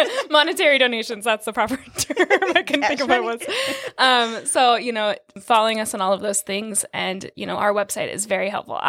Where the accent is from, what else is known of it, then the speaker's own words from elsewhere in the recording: Tucson, Arizona, United States; I'm so blessed to be here, born and raised in Tucson, and I love it with my whole heart.